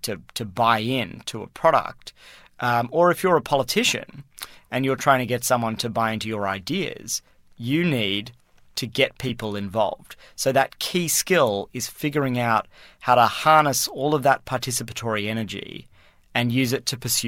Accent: Australia; moved away; when I grew up back in Australia, there were five television stations

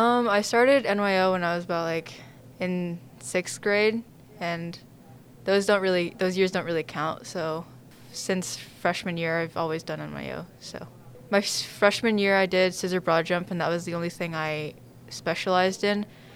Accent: Unalaska, Alaska, United States; also born or lived in Anchorage; I've lived in Unalaska for about 18 years, so my whole life. I was born in Anchorage, but I came here when I was about like 3 weeks old.

